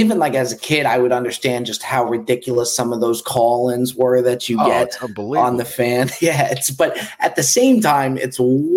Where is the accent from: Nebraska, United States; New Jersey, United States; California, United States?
New Jersey, United States; So, yeah, growing up in Jersey, I ended up just being a huge Yankee fan, just following whoever my dad was rooting for.